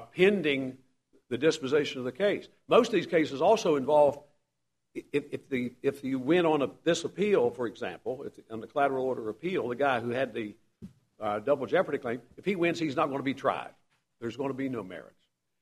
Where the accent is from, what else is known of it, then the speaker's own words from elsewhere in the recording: West Virginia, United States; I'm from West Virginia, too.